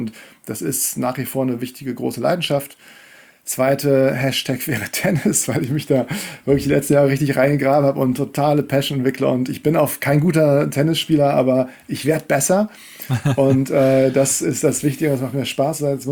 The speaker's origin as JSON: {"language": "German", "town": "Kiel", "region": "Schleswig-Holstein", "country": "Germany", "tie": "born or raised there", "said": "ich bin in Kiel aufgewachsen."}